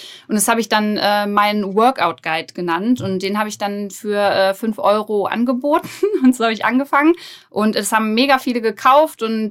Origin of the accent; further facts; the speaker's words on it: Braunschweig, Lower Saxony, Germany; ich komme aus Braunschweig, bin 29 Jahre alt